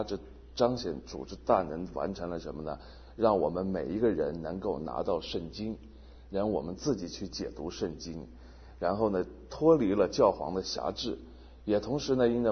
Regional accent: China; 包括我们中国人也好，包括西方的人也好

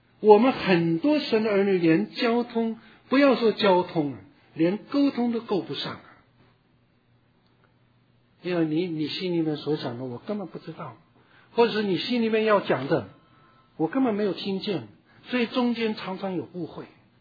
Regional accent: China; 可能我们中国人都很喜欢听啊，但是进一步不太会问啊

